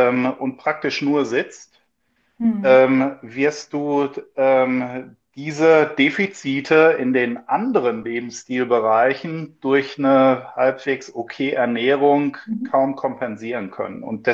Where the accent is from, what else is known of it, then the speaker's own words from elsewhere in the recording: Northern Germany, Germany; Viel Lakritz als Norddeutscher.